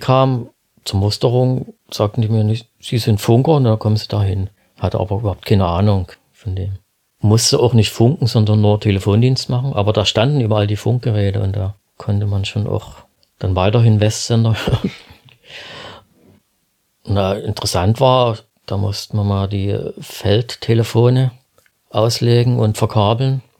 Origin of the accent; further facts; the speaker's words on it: Stadtwehlen, Saxony, Germany; Also ich bin aufgewachsen in Stadtwehlen, im wirklichen Tal der Ahnungslosen.